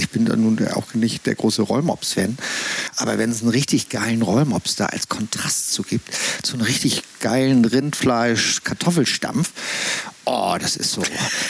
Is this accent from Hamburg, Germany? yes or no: yes; Hamburg, Germany; born there; moved away as an adult; als ich als gebürtiger Hamburger mal nach Schleswig-Holstein zog, in den 80ern